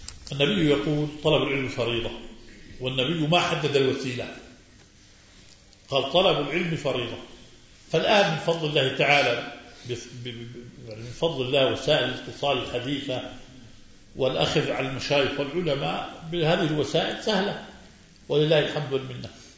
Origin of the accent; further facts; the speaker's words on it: Haifa, Haifa District, Israel; نحن من فلسطين المحتلة الجريحة، سأل الله أن يعيدها لحضيرة الإسلام والمسلمين، ونسأل لكم الثبات. من مدينة حيفا